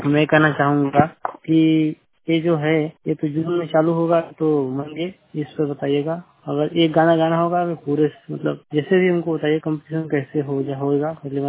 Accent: Uttar Pradesh, India; My district is gram सिद्धि, उत्तर प्रदेश का रहने वाला हूँ।

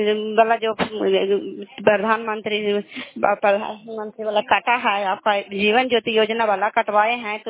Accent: Kalyanpur, Bihar, India; घर कल्याणपुर वाली बेलछी पंचायत प्रखंड चंडी जिला ललंदा का निवासी हूँ।

